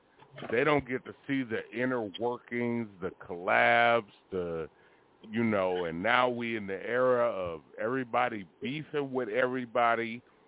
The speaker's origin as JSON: {"language": "English", "town": "Oakland", "region": "California", "country": "United States", "said": "because I'm from the town. I'm from Oakland."}